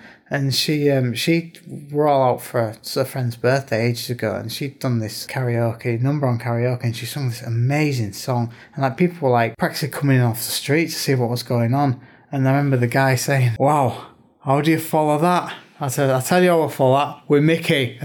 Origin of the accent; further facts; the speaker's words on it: Scarborough, Yorkshire and the Humber, United Kingdom; So I'm from Scarborough